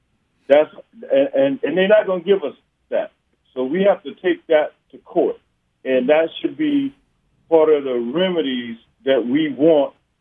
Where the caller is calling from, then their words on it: Atlanta, Georgia, United States; I'm calling from Atlanta.